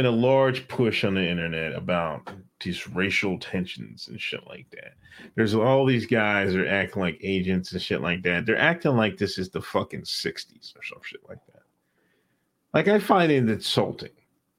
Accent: Exton, Pennsylvania, United States; Like, I grew up in Exton, Pennsylvania, everybody knows, but like there was only like three Black families in the whole neighborhood

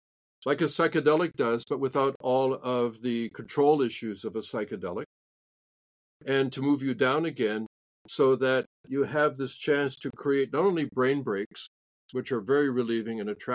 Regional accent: Canada; I'm native Canadian, so I always go for medium.

